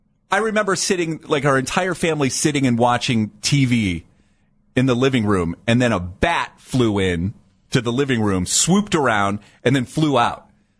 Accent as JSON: {"language": "English", "town": "Dover", "region": "Ohio", "country": "United States", "tie": "born or raised there", "also_born_or_lived": "Canton", "said": "So I was born in Canton. I only lived there until fourth grade, and then I moved to Dover where I stayed until I graduated high school."}